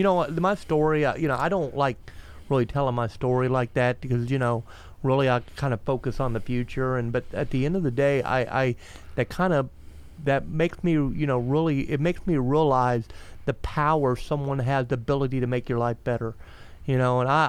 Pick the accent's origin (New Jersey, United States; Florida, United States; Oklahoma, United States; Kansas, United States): Florida, United States; I remember growing up in Sherwood Park, which is, you know, north Melbourne. I remember it was in the late 70s. I had to be probably 9 or 10 years old.